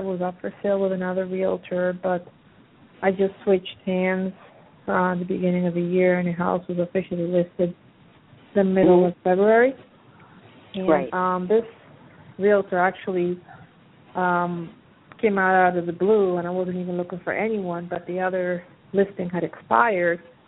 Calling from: Pennsylvania, United States; I'm calling from Pennsylvania.

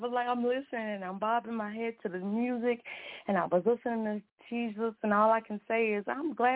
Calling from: Joliet, Illinois, United States; I'm calling from Joliet, Illinois.

